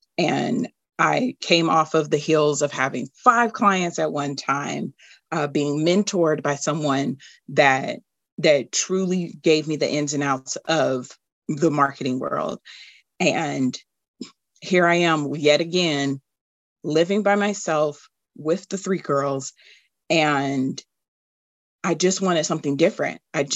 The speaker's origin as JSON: {"language": "English", "town": "Los Angeles", "region": "California", "country": "United States", "tie": "born or raised there", "lives_now": "Nashville, United States", "said": "So 2017, I came back to Nashville from Los Angeles, California, where I was born and raised with my three girls."}